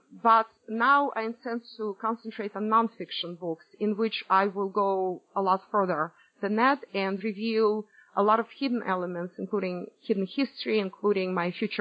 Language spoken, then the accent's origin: English; Russia; English is a second language; moved away; also born or lived in Cuba; I grew up in Russia and partially went to school in Russia, then after that I moved to the West, as well as I lived in the East. And I lived in Cuba, and I lived all over.